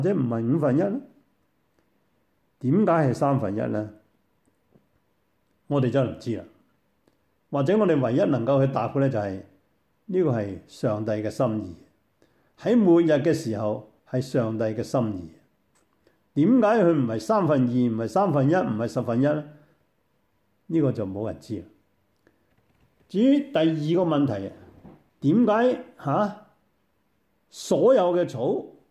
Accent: China; 我们中国人以为世界呢就有五大元素组成嘛

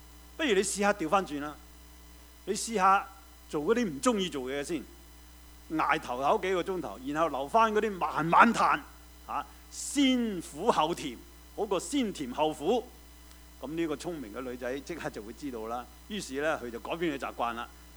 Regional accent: China; 即係好似我哋中國人食叉燒包

